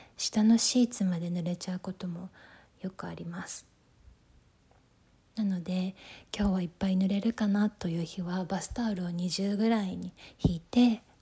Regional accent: Tokyo, Japan; 出身地は東京です。東京はとても人が多いので、どこに行っても混んでて少し嫌です。

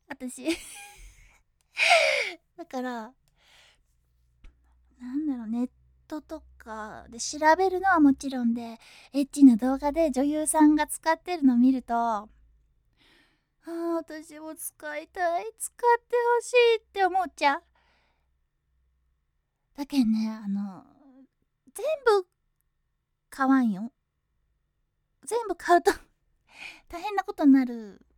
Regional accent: Kyushu, Japan; ちょっと私の地元、ちょっと先に言っちゃうんですけど、九州の方言を入れてもいいよっていう企画なんですよ。

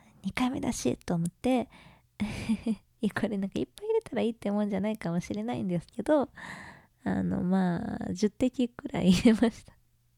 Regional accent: Kanagawa, Japan; 私は神奈川県出身です。で、年は20代前半です。

